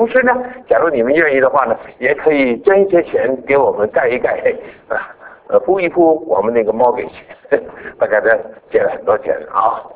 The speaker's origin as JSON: {"language": "Chinese", "country": "China", "said": "大家不要忘了，我们中国人呢，所有的东西都是神的啊。"}